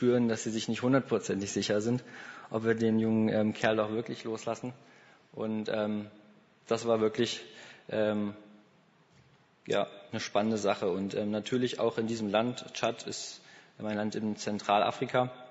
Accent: Schleswig-Holstein, Germany; now in Mainz, Germany; Ich bin 20. Ich komme aus dem Norden, aus Schleswig-Holstein, studiere jetzt in Mainz und war mit der Vereinigten Kamerun- und Tschad-Mission für ein Jahr in Tschad.

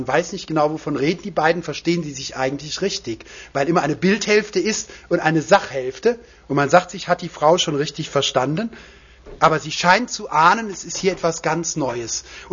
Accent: Rhineland, Germany; ich komme aus dem Rheinland, da gibt es zwei Burgen, die heißen Katz und Maus.

